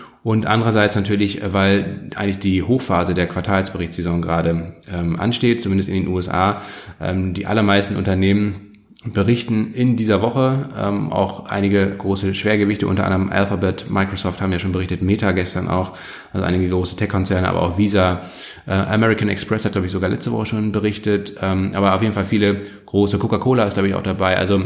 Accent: Kiel, Schleswig-Holstein, Germany; Loppo ist eine fantastische Rösterei in Kiel, in meiner Heimatstadt

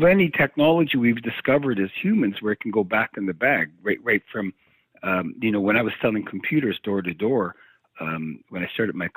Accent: Canada; You know, I grew up in Canada, but we listened to a lot of U.S. news.

